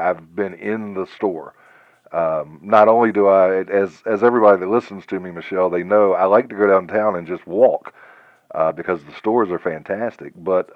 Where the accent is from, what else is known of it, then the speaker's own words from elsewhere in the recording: the South, United States; I'm a Southerner. You don't take mama in a store unless it's a nice store.